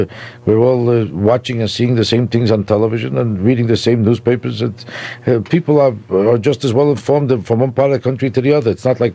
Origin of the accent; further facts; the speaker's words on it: New York, United States; Yeah, a very heavy Jewish neighborhood on the Lower East Side of New York.